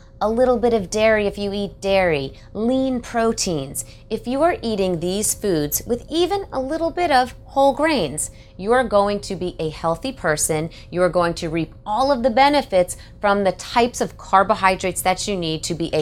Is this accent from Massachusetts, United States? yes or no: yes; Boston, Massachusetts, United States; I remember being in Boston, my hometown